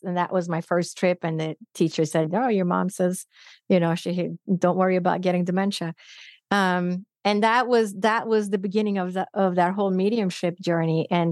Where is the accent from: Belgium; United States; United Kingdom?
United States; Phoenix, Arizona; So I said, oh, I'm from Phoenix, Arizona.